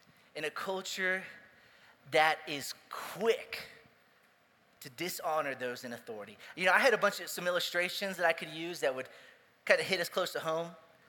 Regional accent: Texas, United States; And I'm, by the way, I'm Texan. We do whatever we want. We are free as Americans, as Texans.

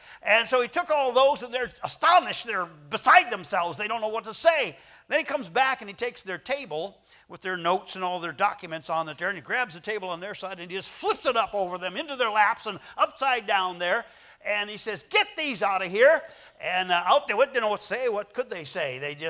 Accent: Tucson, Arizona, United States; I was raised in Tucson. They had a lot of stockyards there.

